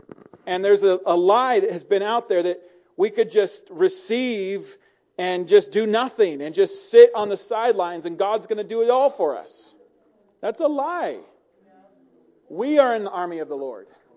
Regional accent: Mammoth Lakes, California, United States; also born or lived in Crowley Lake; And I'm just from Crowley. I'm just from Mammoth. I'm just from the Eastern Sierras, right?

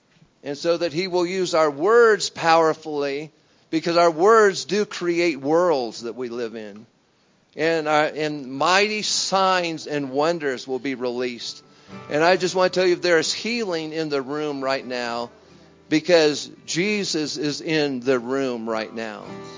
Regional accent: Wyoming, United States; We're from Wyoming.

